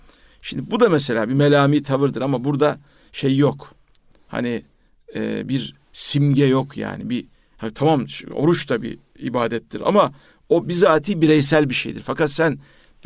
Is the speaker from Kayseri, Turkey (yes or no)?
no; Vezirköprü, Samsun, Turkey; Ben Veziköprülüyüm.